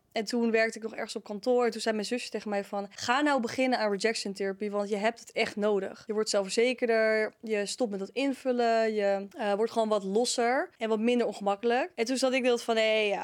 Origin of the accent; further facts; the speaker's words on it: Heemskerk, North Holland, Netherlands; also born or lived in Heerhugowaard; Oh ja, ik uit Heemskerk. Dat ligt nogal redelijk dichtbij, ja.